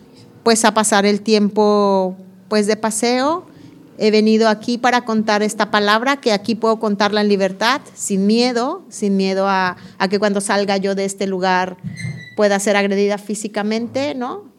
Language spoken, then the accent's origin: Spanish; Alpuyeca, Morelos, Mexico; yo soy un árbol de Alpuyeca que tengo raíces, tengo un tronco